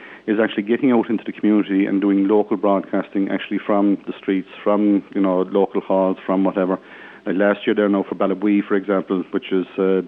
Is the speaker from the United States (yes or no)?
no; County Cork, Ireland; Oh, I'm from West Cork.